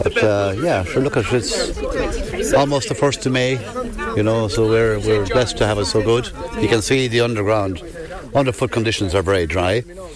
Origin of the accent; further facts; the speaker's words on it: Kilkenny, Leinster, Ireland; I'm coming from Kilkenny.